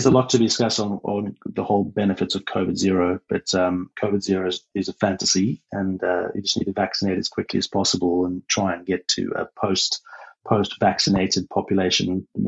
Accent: Queensland, Australia; So it actually means that I'm a Queenslander and very proud of it

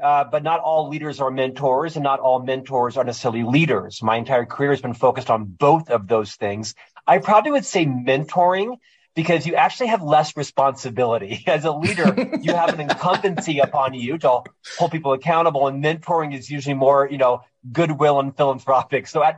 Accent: Florida, United States; because I'm from Florida, so I have an irrational fear of sharks in the ocean.

